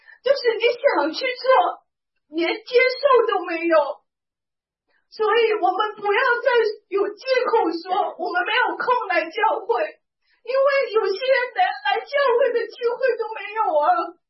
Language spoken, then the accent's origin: Chinese; Canada; 我就告诉他我们是从加拿大来的，我们是短宣队